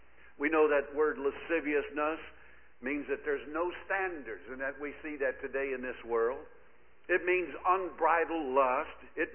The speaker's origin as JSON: {"language": "English", "town": "Sand Springs", "region": "Oklahoma", "country": "United States", "tie": "born there", "said": "I was born in Tulsa, Oklahoma, or just outside in Sand Springs, Oklahoma, and God has been good."}